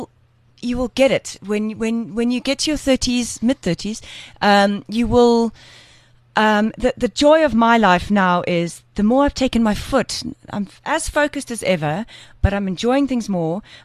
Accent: Cape Town, Western Cape, South Africa; I'm Capetonian.

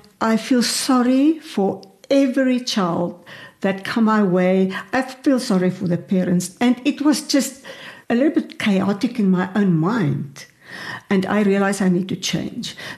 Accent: Free State, South Africa; I grew up in the Free State on a farm, and then I studied at the Free State University, but I studied music.

